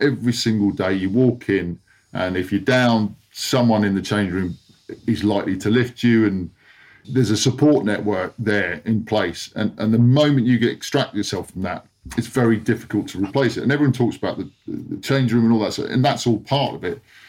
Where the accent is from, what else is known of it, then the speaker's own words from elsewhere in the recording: Bristol, South West England, United Kingdom; now in London, United Kingdom; I come from Bristol to the big lights of the city